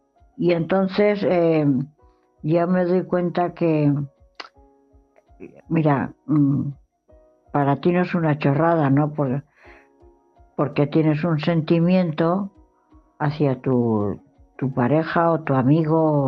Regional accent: Valencian Community, Spain; Sabéis que estamos todos los valencianos muy tristes

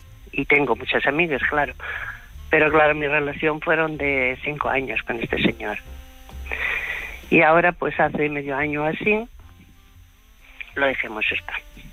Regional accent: Huelva, Andalusia, Spain; tengo 45 años y soy de Huelva.

